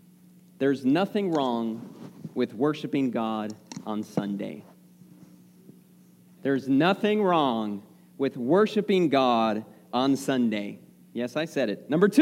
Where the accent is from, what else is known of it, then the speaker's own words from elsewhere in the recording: Houston, Texas, United States; I grew up in Houston, and I grew up at a Spanish church